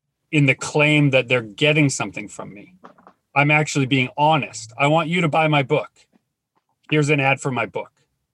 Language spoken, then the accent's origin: English; Canada; We're so Canadian.